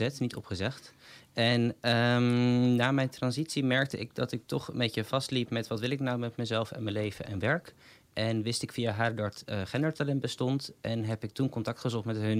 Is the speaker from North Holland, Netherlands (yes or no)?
yes; Amsterdam, North Holland, Netherlands; now in Rotterdam, Netherlands; Ik kom oorspronkelijk wel uit Amsterdam, geboren en getogen. En nu sinds een jaar inwoner van Rotterdam, met veel plezier.